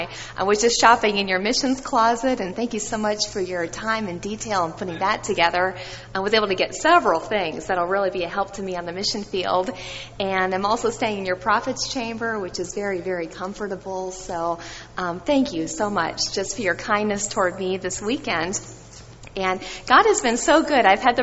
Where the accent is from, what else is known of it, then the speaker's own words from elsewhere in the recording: Pensacola, Florida, United States; I'm from Pensacola, Florida